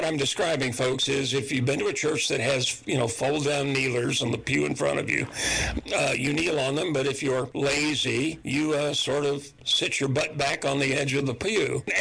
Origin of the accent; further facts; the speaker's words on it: Houston, Texas, United States; I grew up in Houston.